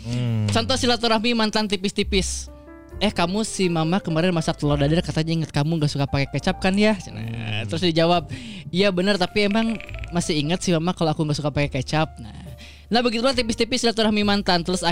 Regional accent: Tasikmalaya, West Java, Indonesia; also born or lived in Bandung; now in Tangerang, Indonesia; Abdi orang Tasik, saya orang Tasik tapi tinggal di Bandung. Tapi pindah ke BSD.

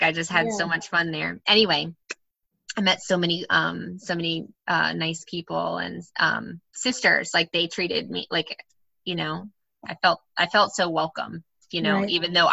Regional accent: Port Orange, Florida, United States; I grew up here in Port Orange when I was, like, I was born here in Daytona.

